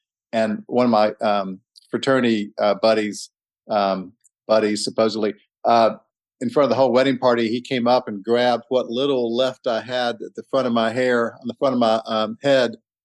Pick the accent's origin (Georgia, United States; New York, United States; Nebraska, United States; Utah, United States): Georgia, United States; Atlanta; I grew up in Atlanta and went to schools there.